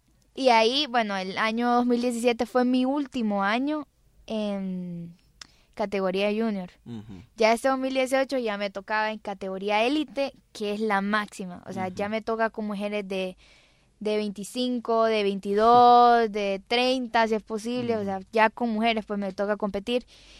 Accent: Choluteca, Honduras; que de allá de Choluteca, porque yo soy de Choluteca.

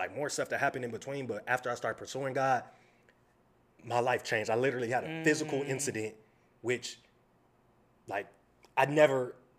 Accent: Los Angeles, California, United States; So like, for example, like when I was young, growing up in South Central, you feel me?

